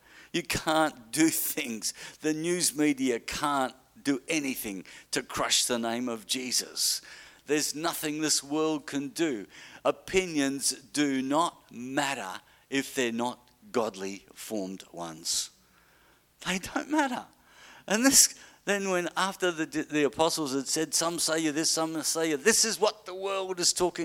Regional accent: Australia; like I'm an Australian. I live in Australia, so I'm an Australian.

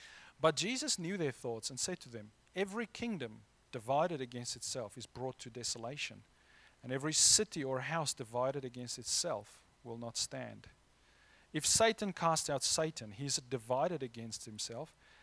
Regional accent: Free State, South Africa; I grew up with South Sotho's, where I grew up in South Africa in the Eastern Free State. Our local black people there, they were the Basotho's, the South Sotho's. And I actually spoke South Sotho fluently years ago now.

